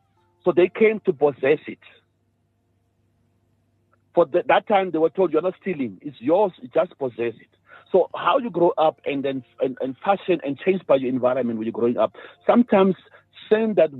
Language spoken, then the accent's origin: English; Namibia; In my country, I'm from Namibia.